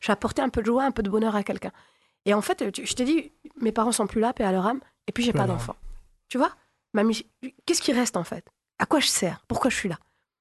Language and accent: French; Djerba, Medenine, Tunisia; Je suis originaire de Djerba.